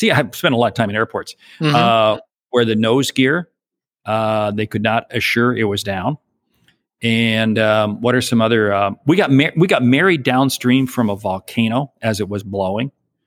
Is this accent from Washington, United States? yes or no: yes; Washington, United States; Well, I was from a small town south of Seattle, mm-hmm. and my wife was from a small town north of Portland.